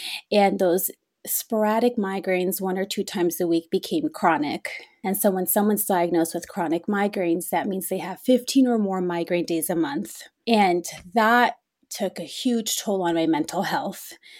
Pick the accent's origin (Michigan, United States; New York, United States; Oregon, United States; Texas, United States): New York, United States; Queens; I was born and raised in Queens, Jackson Heights, Elmhurst area. And if anyone is familiar with that, those neighborhoods, they are very big immigrant populations there. My family came from Colombia